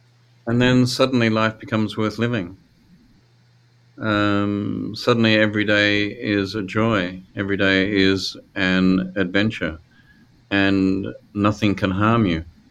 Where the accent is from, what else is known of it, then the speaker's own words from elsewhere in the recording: Australia; accent: Australian; AU is for Australia. That's my accent, if you hadn't already picked it up.